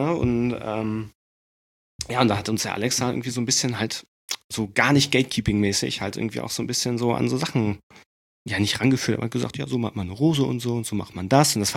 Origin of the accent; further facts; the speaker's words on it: Winterberg, North Rhine-Westphalia, Germany; Also ich komme aus dem Sauerland, aus Winterberg. Das ist so im Mittelgebirge in Deutschland, quasi so zwischen Kassel und Ruhrgebiet, so da, so ein Riesengebiet, also voll schön, saugeil.